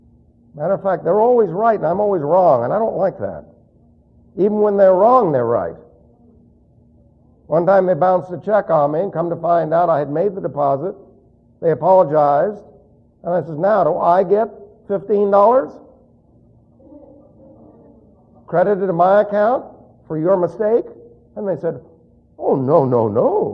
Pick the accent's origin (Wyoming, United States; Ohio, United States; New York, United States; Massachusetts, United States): New York, United States; New York City; I was raised in New York City, plus I had a non-academic high school training